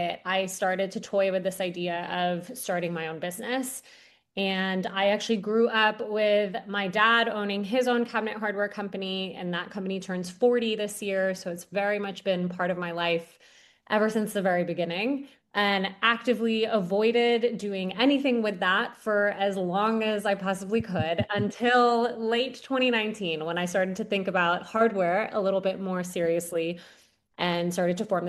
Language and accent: English; Houston, Texas, United States; So I am from Houston. I went to undergrad in New York and pursued journalism and economics.